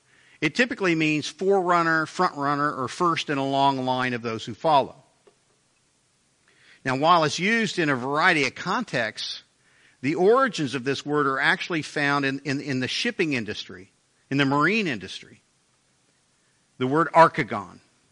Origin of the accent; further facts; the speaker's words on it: Haysville, Kansas, United States; growing up in the Methodist Church in Haysville, Kansas, I remember sitting there as a kid